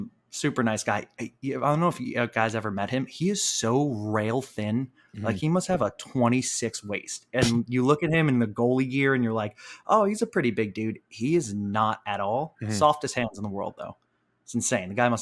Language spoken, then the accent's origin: English; New York, United States; when they say like Tony from Staten Island … from New York for these guys.